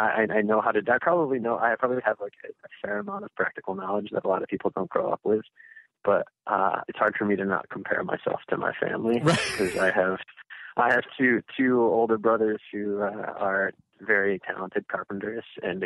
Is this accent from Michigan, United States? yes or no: yes; Grand Rapids, Michigan, United States; I'm born and raised here, yeah. So this is home sweet home, and has been since the day I came out of my dear mother's womb.